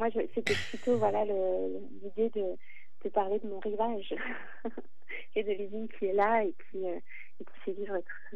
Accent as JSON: {"language": "French", "region": "Auvergne-Rhône-Alpes", "country": "France", "tie": "born or raised there", "said": "J'ai écrit sur l'enfance et les enfants placés. Qui se passe vraiment quand j'étais enfant dans l'Allier."}